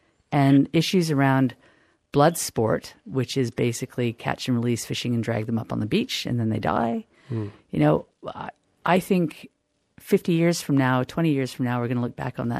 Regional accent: Canada; I'm Canadian, so we've demonstrated that with cod

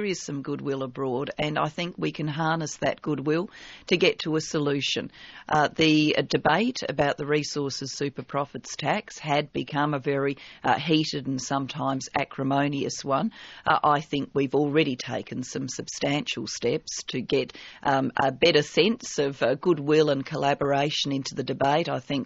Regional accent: Mitcham, London, United Kingdom; We're Welsh migrants. We're Baptists. I grew up going to Mitcham Baptist Church.

